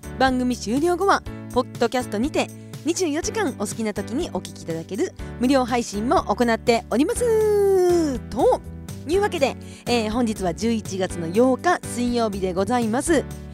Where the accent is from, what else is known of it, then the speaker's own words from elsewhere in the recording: Kushiro, Hokkaido, Japan; 私のね、地元の釧路、私の出身のね、釧路は夏ですね。